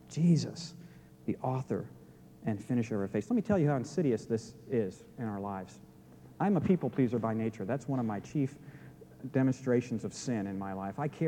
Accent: New Jersey, United States; born there; The truth of the matter, I was born in New Jersey. I admit it. I have Yankee blood in me.

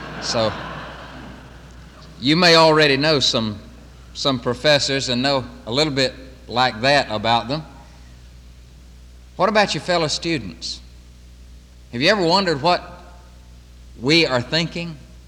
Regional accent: the South, United States; Now, I'm from the South, and that means fish and hush puppies for breakfast.

